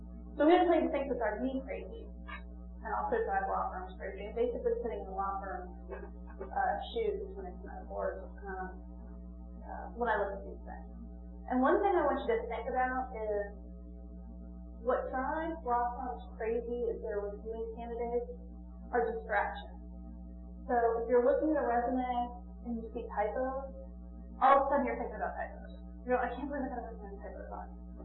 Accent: New York, United States; I'm from New York.

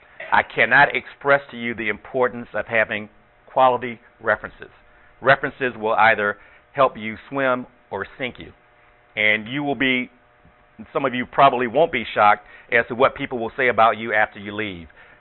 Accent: Norfolk, Virginia, United States; There was a vacancy for an assistant U.S. attorney's job down in Norfolk, Virginia, my hometown

